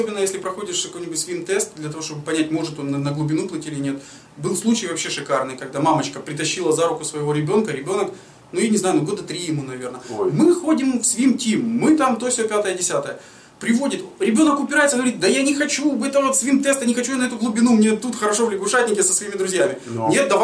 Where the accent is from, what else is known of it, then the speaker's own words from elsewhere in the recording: Ukraine; Ну, мы же из Украины.